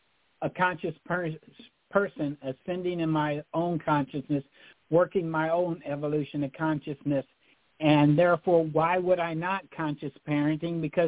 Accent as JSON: {"language": "English", "region": "Kentucky", "country": "United States", "tie": "born or raised there", "said": "I was raised in Western Kentucky. I incarnated to Western Kentucky."}